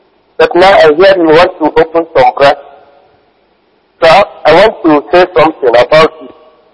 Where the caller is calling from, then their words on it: Germany; Brother Chidi, I'm calling from Germany.